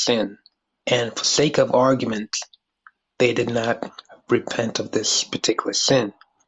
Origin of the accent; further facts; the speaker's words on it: Ireland; I'm from the Republic of Ireland. That's in Europe.